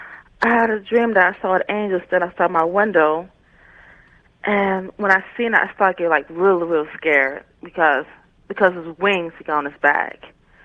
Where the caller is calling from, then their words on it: Toledo, Ohio, United States; I'm calling from Toledo, Ohio.